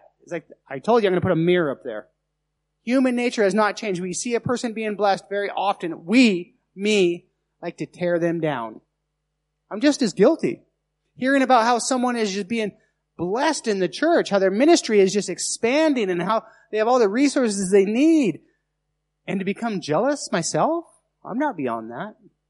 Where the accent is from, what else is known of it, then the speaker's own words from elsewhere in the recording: Nevada, United States; Now, I'm from Nevada. I'm from the desert. You know, they got a saying there. Whiskey's for drinking, water's for fighting.